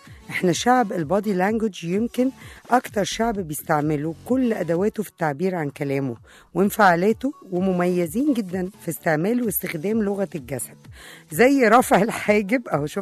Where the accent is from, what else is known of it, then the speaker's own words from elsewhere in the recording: Egypt; إحنا كمصريين بنتكلم بإيدينا ولا بعينينا ولا بجسمنا كله؟